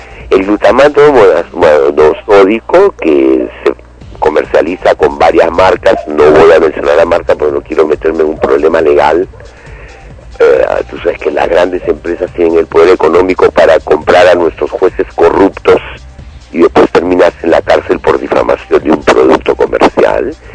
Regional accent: Peru; todos los nacidos en el Perú somos peruanos por igual.

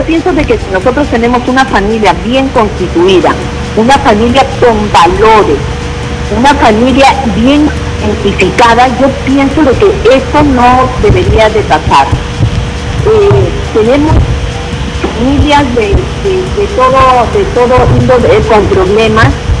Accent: San Juan de Lurigancho, Lima, Peru; soy de acá de San Juan del Lurigancho

